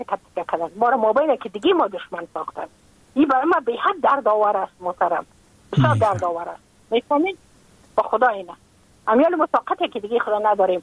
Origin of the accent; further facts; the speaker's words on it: Afghanistan; moved away as an adult; now in United States; ما که از افغانستان بقا آمدم بله. من اون سال بودم 28 ساله